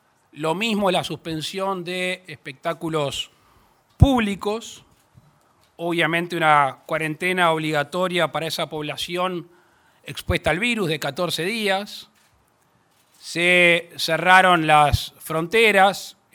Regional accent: Uruguay; como padre de familia, como uruguayo

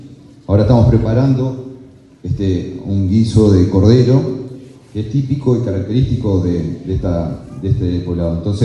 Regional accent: Mercedes, Soriano, Uruguay; born there; yo soy nacido en Soriano, en Mercedes, y tengo familia también, nací aquí en Durazno

